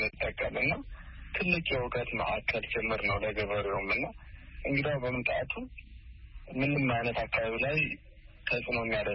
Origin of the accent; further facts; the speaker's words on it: Addis Ababa, Ethiopia; also born or lived in West Gojjam, Amhara; ምዕራብ ጎጃም በጋዳሞት ወረዳ ነው የተወለድኩት። ጣመ ጊዮርጊስ የሚባል ቤተክርስቲያን አለ እዛ አካባቢ። በ8 ዓመቴ ወደ አዲስ አበባ ወንድሞች አመጡኝ